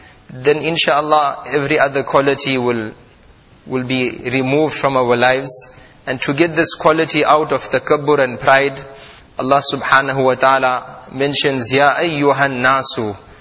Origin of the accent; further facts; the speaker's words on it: South Africa; That I'm a South African, or you're a person is an American